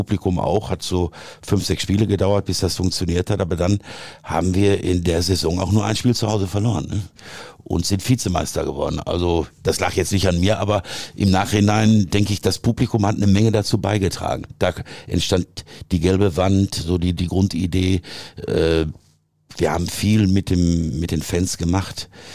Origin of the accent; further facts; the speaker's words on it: Dortmund, North Rhine-Westphalia, Germany; Ich bin geboren am Borsigplatz, wie sich das gehört. Näher am Borsigplatz als der BVB sogar. Und aufgewachsen dann später in Ewing.